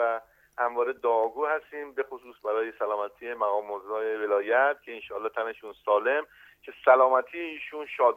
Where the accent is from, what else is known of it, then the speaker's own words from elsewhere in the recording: Tehran, Tehran Province, Iran; والا من تهرانی هستم. خب ریشمون هم مادرم بچه های سنگلج هستم، بچه های سنگلج تهران هستم. پدرم هم اهل طالاقان هست. منتها من خودم دیگه به واسطه که در تهران بودم و زندگی همش